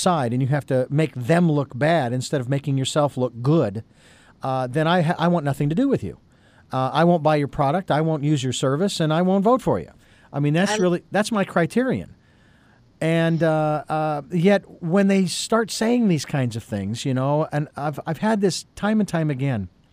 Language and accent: English; Phoenix, Arizona, United States; especially I grew up in Phoenix, Arizona, and we went through a phase where we had a gentleman running for governor